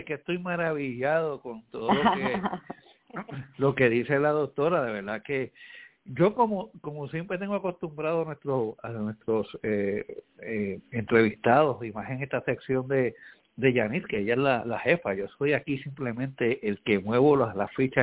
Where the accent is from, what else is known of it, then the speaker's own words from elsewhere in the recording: San Juan, Puerto Rico; yo me crié en Villa Palmeras, en Santurce.